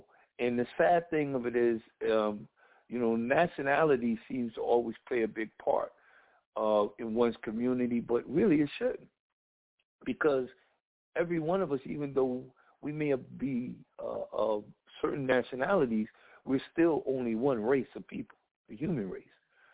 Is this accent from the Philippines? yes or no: no; Paterson, New Jersey, United States; And then growing up in Patterson, I was, you know, always raised to care for the people who are nearest to you.